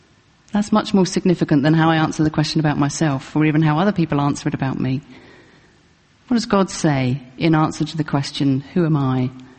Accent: United Kingdom; Of course, we're British.

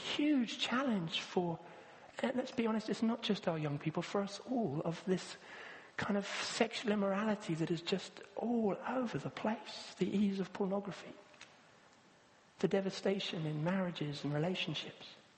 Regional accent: Kenya; I grew up in Africa and very aware of sort of apartheid in South Africa, and I was in Kenya

